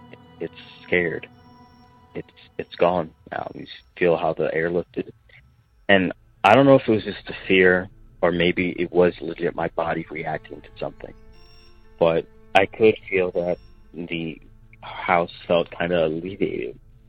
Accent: Canton, Ohio, United States; now in Fort Myers, United States; I'm from Fort Myers, Florida, and this story actually happens back when I was a bit younger. I'm 29 right now

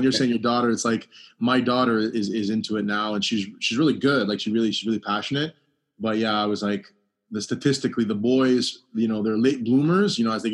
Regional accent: Ajax, Ontario, Canada; Well, I grew up in Ajax.

